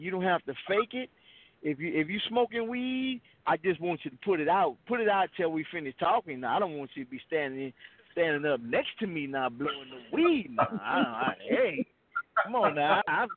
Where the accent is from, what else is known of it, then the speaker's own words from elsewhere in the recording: New Orleans, Louisiana, United States; I grew up in Ninth Ward, New Orleans, and we didn't have a community of sharing faith.